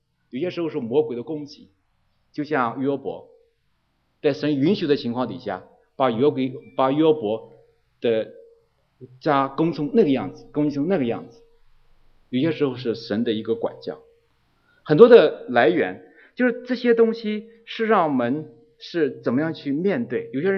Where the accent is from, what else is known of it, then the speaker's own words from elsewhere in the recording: Weifang, Shandong, China; 我老家其实是山东潍坊人，我老家，因此潍坊大家知道是个风筝城。